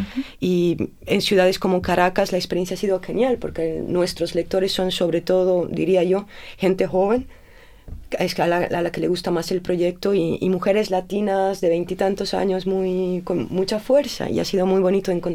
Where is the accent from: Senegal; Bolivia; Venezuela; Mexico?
Bolivia; now in Berlin, Germany; Soy boliviana, vivo en Berlín hace 15 años prácticamente